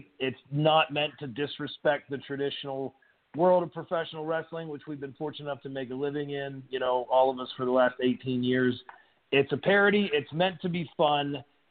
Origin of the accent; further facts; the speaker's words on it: Georgia, United States; you guys here in Georgia, my home state, are the first ones to open with the most important question I've answered all day.